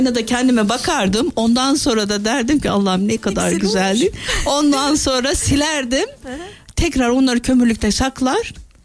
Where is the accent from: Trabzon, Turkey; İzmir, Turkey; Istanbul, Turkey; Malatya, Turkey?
İzmir, Turkey; Ben Doğu kökenliyim, Mardinliyim. İzmir'de doğma büyüme olsak da biz geleneği sürdüren bir aile sülaleyiz diyelim.